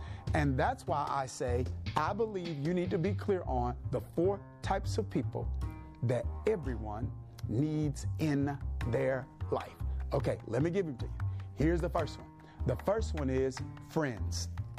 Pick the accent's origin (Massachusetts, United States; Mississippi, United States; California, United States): Mississippi, United States; We had this saying growing up in Mississippi, you can't get blood out of a turnip, right?